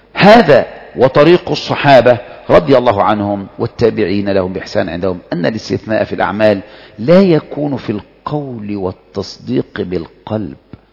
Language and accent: Arabic; Saudi Arabia; وثلاث أرباع يعني كثير من رده إن أنا سعودي